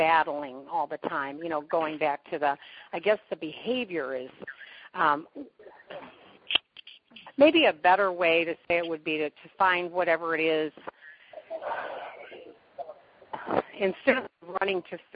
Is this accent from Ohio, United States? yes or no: yes; Ohio, United States; I'm from Ohio.